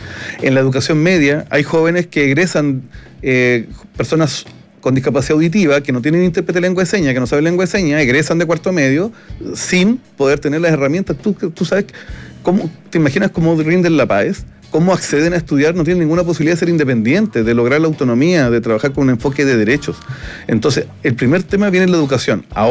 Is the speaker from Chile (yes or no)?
yes; Yungay, Ñuble, Chile; Nosotros somos de la región de Ñuble, yo vengo de Yungay